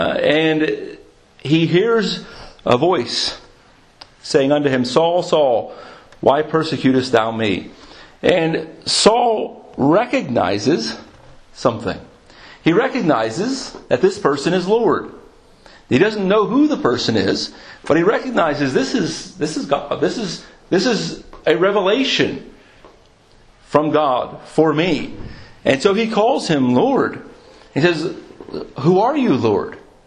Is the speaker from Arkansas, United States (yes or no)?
no; Philadelphia, Pennsylvania, United States; I grew up in a city. I grew up in Philadelphia, and so being a city boy, we didn't really know much about agricultural terms